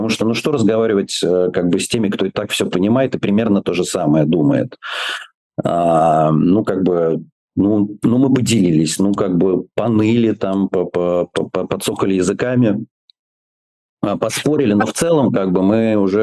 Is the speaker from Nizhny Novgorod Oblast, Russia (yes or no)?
no; Moscow, Russia; Я москвич, я вырос в Москве, я жил в Москве почти 50 лет.